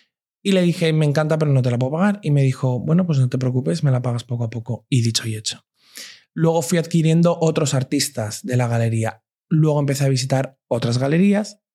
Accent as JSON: {"language": "Spanish", "town": "Valencia", "region": "Valencian Community", "country": "Spain", "lives_now": "Madrid, Spain", "said": "Yo soy de Valencia. Yo soy de Valencia y me mudo al barrio de Justicia en Madrid."}